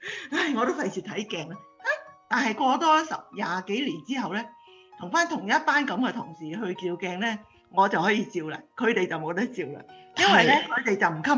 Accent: China; 尤其是外國人嘅皮膚同我哋中國人嘅東方人嘅皮膚又唔同嘅

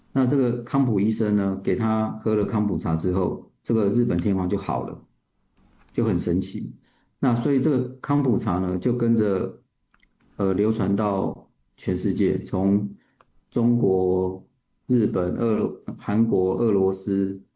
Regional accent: Keelung, Taiwan; 那我是一个土生土长的基隆人，那一直住在基隆

